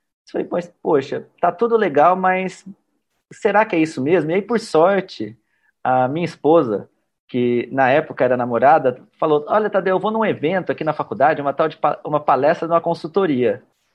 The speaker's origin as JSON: {"language": "Portuguese", "region": "Goiás", "country": "Brazil", "tie": "born or raised there", "also_born_or_lived": "Mato Grosso", "said": "eu sou de Goiás, então eu sou da roça, criado no interior do Brasil, Goiás, Mato Grosso."}